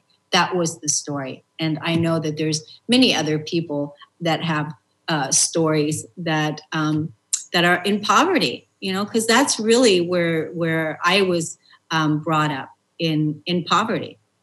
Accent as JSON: {"language": "English", "country": "Germany", "tie": "born or raised there", "said": "when I grew up in Germany, and my mother was a single mother"}